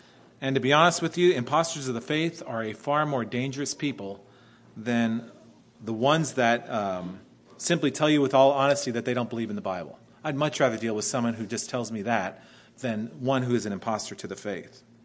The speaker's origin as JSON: {"language": "English", "region": "Pennsylvania", "country": "United States", "tie": "born or raised there", "said": "You know, I grew up there in Pennsylvania, like I told you before, that river, that Schuylkill River, that corridor."}